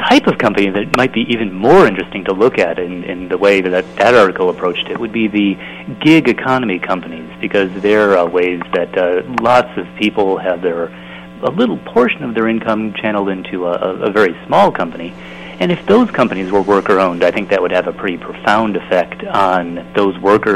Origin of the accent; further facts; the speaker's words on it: Oakland, California, United States; what Commerce Councilmember Campbell Washington might be able to push through here in my hometown, Oakland.